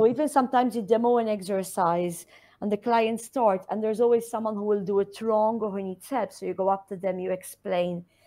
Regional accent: Malta; moved away as an adult; now in Dubai, United Arab Emirates; So I'm originally from Malta. Malta's my hometown. I moved to Dubai around 6 years ago, which was November 2017.

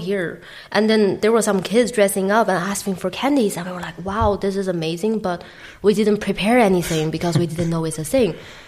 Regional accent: Beijing, China; English is a second language; where I'm from, I'm originally from Beijing, China. And when I was growing up, we would always celebrate Christmas, but we eat apples.

